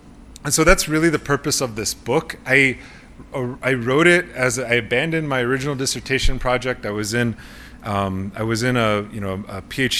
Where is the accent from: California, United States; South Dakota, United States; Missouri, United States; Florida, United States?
South Dakota, United States; Chamberlain; I grew up in Chamberlain, South Dakota.